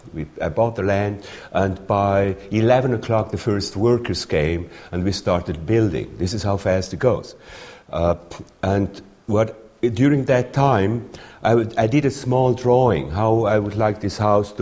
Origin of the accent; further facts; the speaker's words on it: Graubünden, Switzerland; born there; first language Romansh; English is a second language; I was born in Switzerland, in the Engadin Valley, which is famous for its beauty, for St. Moritz also.